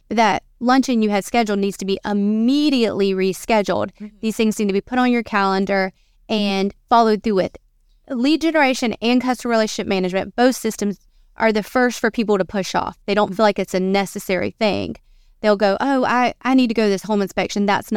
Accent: Georgia, United States; But I'm from Georgia, you know?

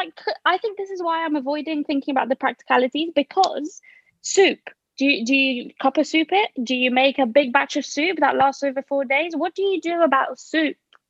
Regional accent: Egypt; now in England, United Kingdom; We had, like, the growing up in Egypt, Egyptian Ramadan, and then we had the English Ramadan when we first moved here

